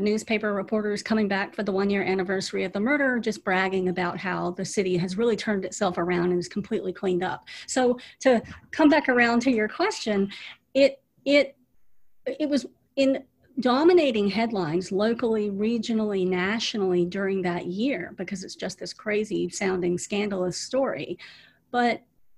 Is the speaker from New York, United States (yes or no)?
no; Georgia, United States; So I grew up on the Georgia side, just a couple of hours south of there.